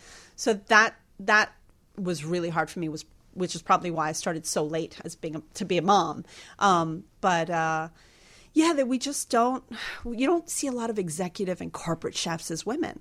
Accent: Miami, Florida, United States; I know I'm from Miami, and we don't really do fall in Miami as much

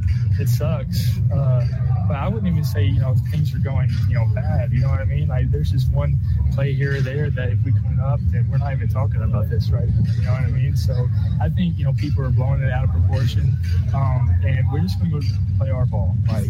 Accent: Southern United States, United States; growing up in the South, growing up, you know, watching SEC football, like, this is what you dream of.

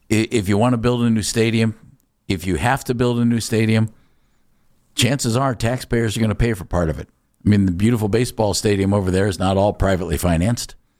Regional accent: Ohio, United States; I was born and raised in Summit County. I've always been south of town. This has always been my town, though.

